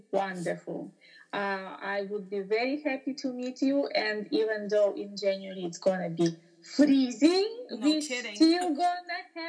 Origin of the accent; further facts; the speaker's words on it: Prague, Czechia; also born or lived in Russia; now in New York, United States; I was born in Russia and raised in Prague. Uh-huh. And I spent my last years, 8 years in New York. Uh-huh. So I consider myself now a New Yorker.